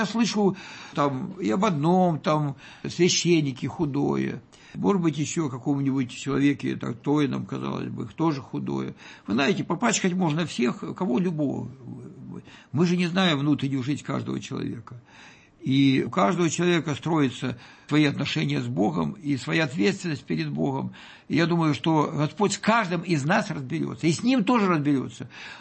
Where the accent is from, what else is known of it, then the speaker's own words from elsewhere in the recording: Donbas, Ukraine; born there; я, так сказать, родился на Донбассе